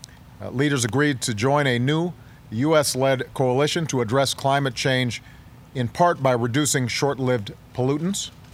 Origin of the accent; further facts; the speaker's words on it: Chicago, Illinois, United States; Tomorrow we begin our NATO summit in my hometown of Chicago